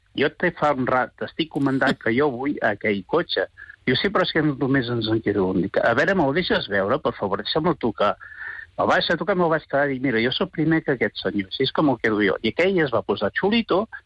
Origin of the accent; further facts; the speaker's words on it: Girona, Catalonia, Spain; Jo soc de Girona, però tots aquests motius els conec molt.